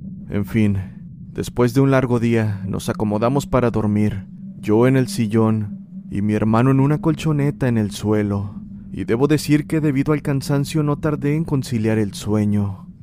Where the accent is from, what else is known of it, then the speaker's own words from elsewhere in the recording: Mexicali, Baja California, Mexico; soy de Mexicali, Baja California, México.